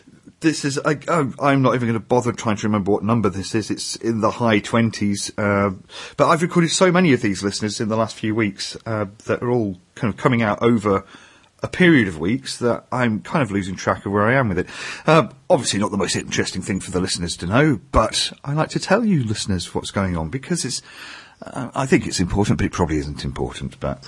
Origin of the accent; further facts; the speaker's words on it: United Kingdom; See, I'm British, that's what we do.